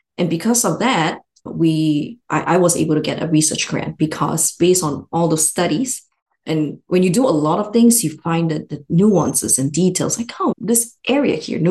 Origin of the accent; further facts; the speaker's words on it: Malaysia; I'm originally from Malaysia, and after finishing my medical school, actually, I trained in both Ireland and Malaysia.